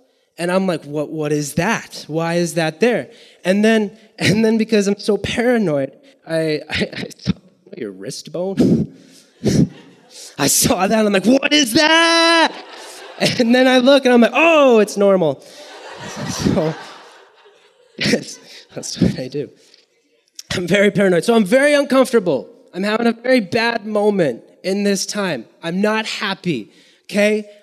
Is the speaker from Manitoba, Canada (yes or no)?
yes; Winnipeg, Manitoba, Canada; I'm from Winnipeg. My wife and I live in Winnipeg, but we drive out as much as we can.